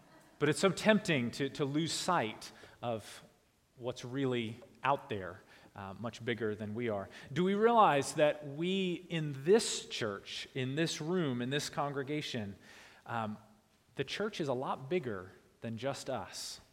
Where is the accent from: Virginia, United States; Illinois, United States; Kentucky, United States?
Virginia, United States; I'm from Northern Virginia, and anytime I try to say y'all, you all remind me that I still do not know how to say that word correctly